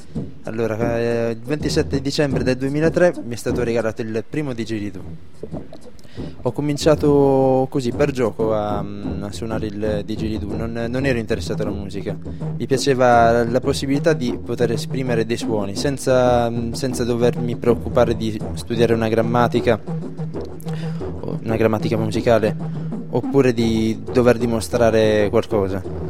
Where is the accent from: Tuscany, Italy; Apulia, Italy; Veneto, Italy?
Apulia, Italy; Bari; born there; Sì, sono nato a Bari.